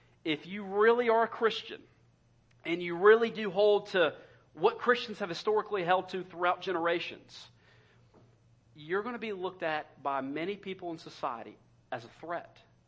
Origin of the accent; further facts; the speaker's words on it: United States; Now, I personally, guys, as an American, I hate pain.